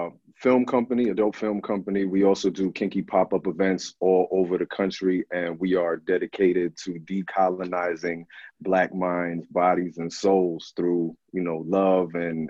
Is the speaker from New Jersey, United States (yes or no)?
yes; New Jersey, United States